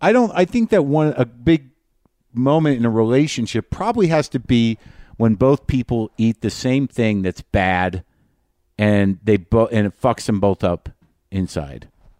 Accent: New Mexico, United States; I am in my home state of Nuevo Mexico. I'm up in the Santa Fe area.

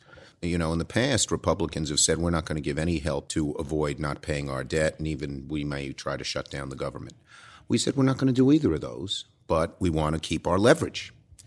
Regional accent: Brooklyn, New York, United States; accent: Brooklyn; I hear you have a way to take away my Brooklyn accent.

